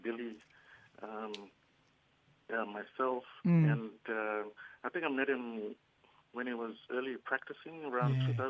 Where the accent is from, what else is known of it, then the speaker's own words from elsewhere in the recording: Murray Island, Queensland, Australia; now in Cairns, Australia; I'm from Murray Island, eastern Torres Strait, and I'm based in Cairns